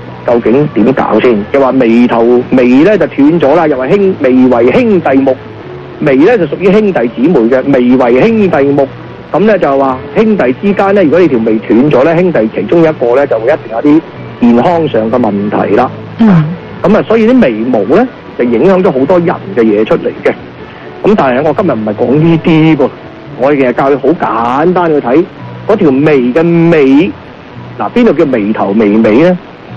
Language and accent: Cantonese; Guangdong, China; 咁大家我哋廣東人最唔係 understand 喎